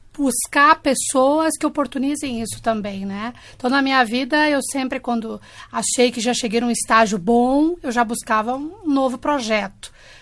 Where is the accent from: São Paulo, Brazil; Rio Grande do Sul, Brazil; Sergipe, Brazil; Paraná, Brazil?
Rio Grande do Sul, Brazil; Eu sou gaúcha. Poderosa. As gaúchas são loiras.